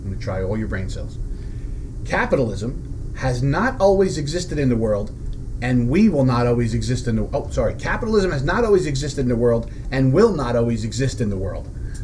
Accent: New Jersey, United States; Remember, we're from Jersey.

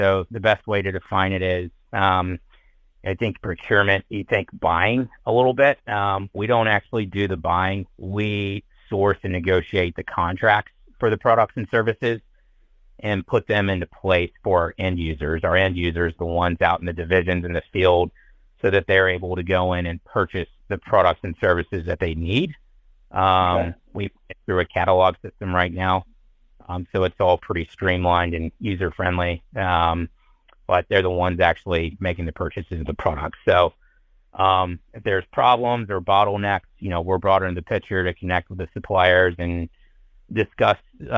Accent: North Carolina, United States; now in Dublin, United States; Correct, yep, from North Carolina. South Carolina is like my second home, went to college down there, and had the opportunity to get relocated there by Aldi coming out of the Army, which was awesome. And yeah, now I'm in Dublin, Ohio

